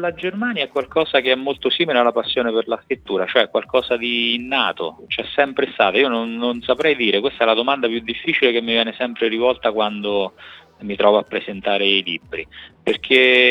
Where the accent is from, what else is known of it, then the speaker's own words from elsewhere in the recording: Terni, Umbria, Italy; io sono di Terni, ma di fatto reputo Bolzano, l'Alto Adige, una sorta di seconda patria